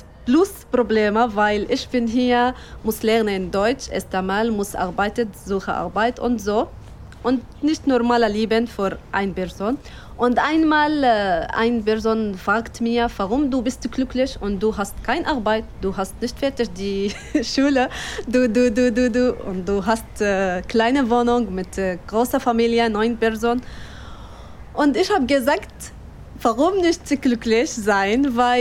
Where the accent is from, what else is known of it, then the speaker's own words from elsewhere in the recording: Syria; German is a second language; now in Berlin, Germany; ich komme aus Syrien. Ich bin verheiratet und ich habe zwei Töchter. Ich bin jetzt, ich lebe in meiner Wohnung in Berlin.